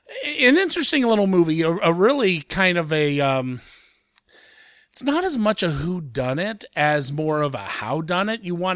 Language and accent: English; United States; And the first thing I noticed it as an American is this is dealing with the impact of the opioid crisis in Canada.